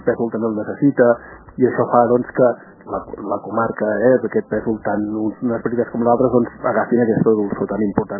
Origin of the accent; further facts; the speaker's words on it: Sant Andreu de Llavaneres, Catalonia, Spain; Aquí a la comarca de la Maresme, nosaltres que som els de Llavaneres defensem molt el pèsol garrofal de Llavaneres.